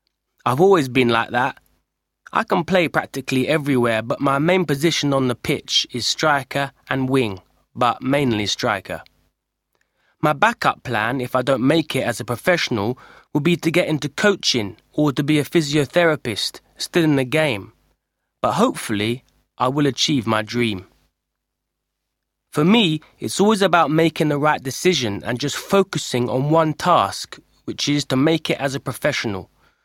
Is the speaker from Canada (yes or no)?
no; England, United Kingdom; born there